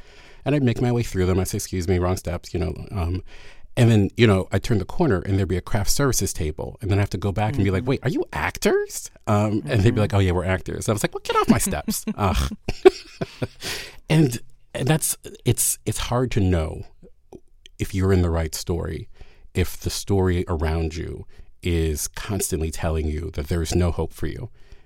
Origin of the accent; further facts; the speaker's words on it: Baltimore, Maryland, United States; There were many years where every white person I met who I told I was from Baltimore, they would say, I love The Wire.